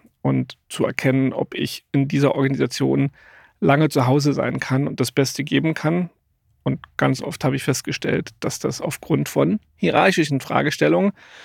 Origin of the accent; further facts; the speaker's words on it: Frankfurt, Brandenburg, Germany; now in Berlin, Germany; Geboren ganz weit im Osten, aufgewachsen ganz weit im Osten und dann leider auch nicht viel weiter geschafft als bis nach Berlin im Finale.